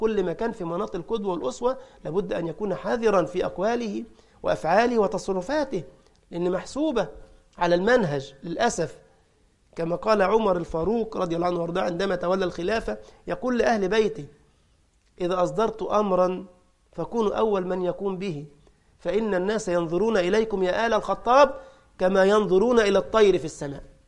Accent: Egypt; هو عندنا في مصر يعني كان يقولوا العلم في الرأس مش في الكراس

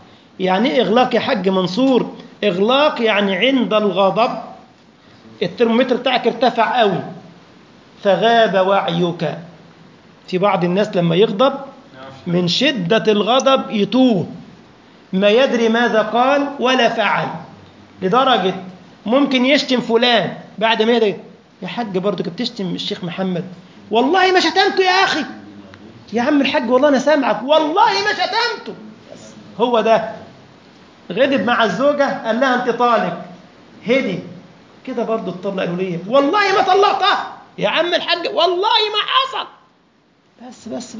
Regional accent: Egypt; طبعا يعني الميكروباص عندنا في مصر كده أوتوبيس

